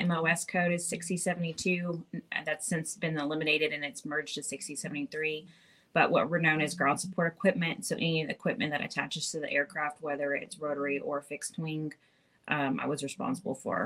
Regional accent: Corsicana, Texas, United States; Yeah, so I'm originally from Corsicana, Texas, and I was only in high school for 3 years.

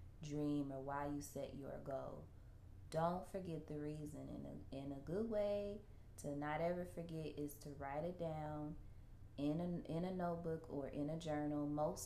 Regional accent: Midwest, United States; But, like, in the Midwest, which I'm from the Midwest in the United States, you have to have a vehicle.

